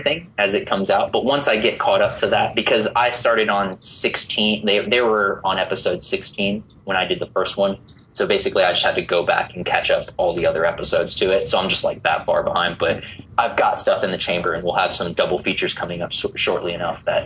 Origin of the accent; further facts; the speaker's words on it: Queens, New York, United States; So, you know, growing up in Queens and having a dude from Queens explain these things to me